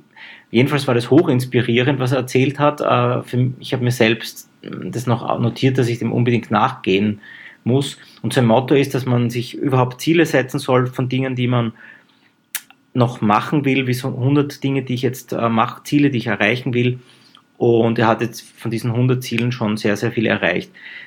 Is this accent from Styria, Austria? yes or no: yes; Graz, Styria, Austria; now in Vienna, Austria; Das bringe ich als Grazer immer ein bisschen durcheinander.